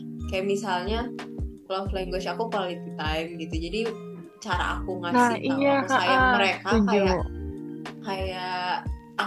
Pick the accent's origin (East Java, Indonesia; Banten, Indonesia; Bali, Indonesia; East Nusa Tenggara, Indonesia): Banten, Indonesia; Tangerang; now in Bandung, Indonesia; kita anak rantau ya Jok, kayak aku dari Tangerang